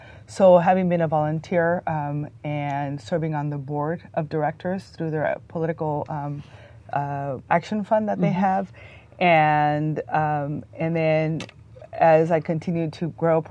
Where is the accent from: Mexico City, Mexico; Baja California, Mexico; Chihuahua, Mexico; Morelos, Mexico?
Baja California, Mexico; Tijuana; I grew up in Tijuana, and so as a binational person